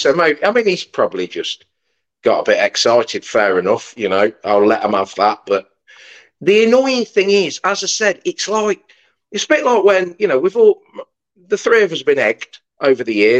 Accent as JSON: {"language": "English", "town": "Burbage", "region": "East Midlands", "country": "United Kingdom", "lives_now": "Hinckley, United Kingdom", "said": "Yeah, well, I'm from Burbage. I live in Hinckley now."}